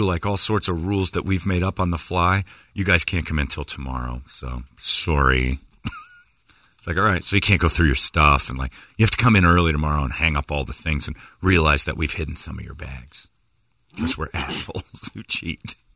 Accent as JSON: {"language": "English", "region": "Kansas", "country": "United States", "said": "we're from Kansas. We just got these tickets because I'm on a business trip."}